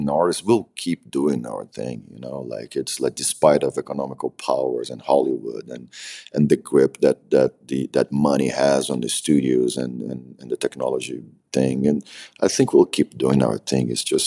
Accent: Salvador, Bahia, Brazil; English is a second language; My friends from the city where I'm from Salvador Bahia, most of them are my.

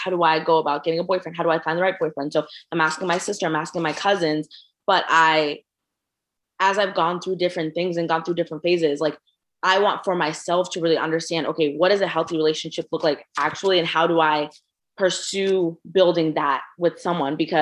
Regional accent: Zimbabwe; born there; I was born in Zimbabwe

